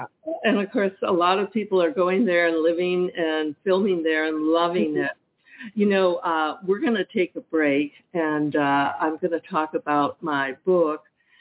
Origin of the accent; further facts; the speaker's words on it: California, United States; I'm from California. Well, we were there for over 40 years.